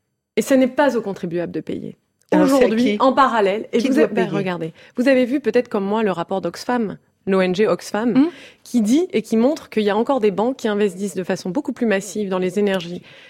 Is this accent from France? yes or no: yes; Provence-Alpes-Côte d'Azur, France; et moi je viens du Vaucluse